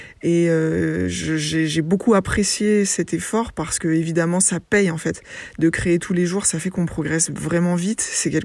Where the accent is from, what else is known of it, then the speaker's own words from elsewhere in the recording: Toulon, Provence-Alpes-Côte d'Azur, France; born there; je suis graphiste et prof de design graphique à Aix et Marseille et je suis née à Toulon.